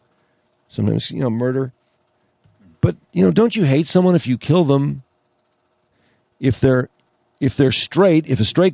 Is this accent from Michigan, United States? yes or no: yes; Ferndale, Michigan, United States; this is the … … Podcast.